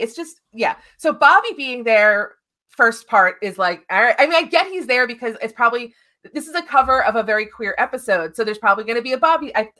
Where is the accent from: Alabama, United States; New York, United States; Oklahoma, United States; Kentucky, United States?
New York, United States; I grew up in New York.